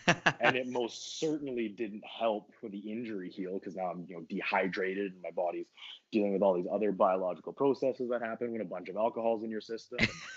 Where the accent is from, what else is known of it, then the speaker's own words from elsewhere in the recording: Canada; I'm Canadian.